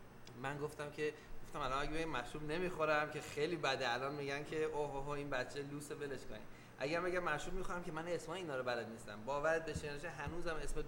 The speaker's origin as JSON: {"language": "Persian", "country": "Iran", "moved": "yes", "said": "آقا ما 10 سال از ایران اومدیم بیرون"}